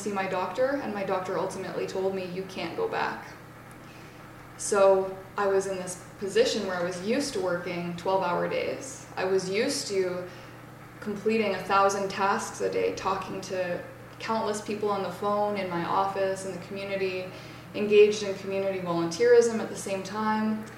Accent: North Bay, Ontario, Canada; Yeah, so I'm from the North Bay area, originally.

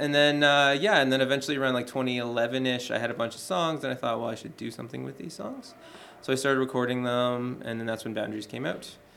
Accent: Hamilton, Ontario, Canada; I grew up in Hamilton, and I went to UW, so Waterloo was my home for a few years at one point.

